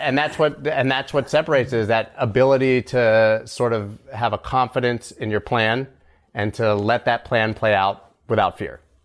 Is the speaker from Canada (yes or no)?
yes; Canada; Come on, man. I'm Canadian.